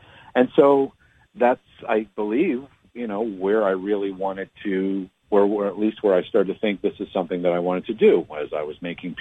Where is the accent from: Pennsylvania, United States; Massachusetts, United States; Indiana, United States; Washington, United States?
Pennsylvania, United States; And so I grew up in Bucks County.